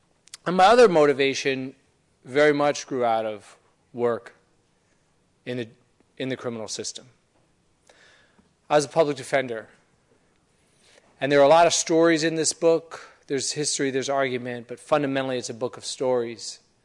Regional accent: Atlanta, Georgia, United States; I grew up in Atlanta. I grew up in a neighborhood that's kind of sort of in between working class and a middle class, mostly black, but integrated neighborhood.

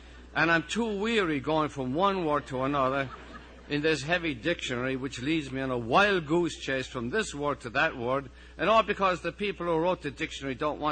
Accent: Limerick, Munster, Ireland; When I grew up in Limerick, there wasn't much in the way of books.

